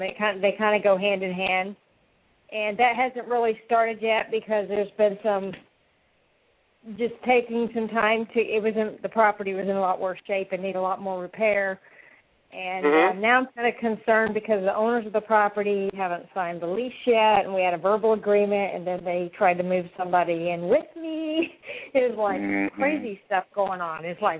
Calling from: Florida, United States; I'm calling from Florida.

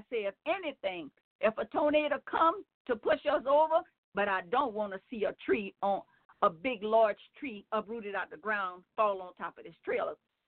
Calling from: Gonzales, Louisiana, United States; I moved to another city in Louisiana, so I'm calling from Gonzales, Louisiana.

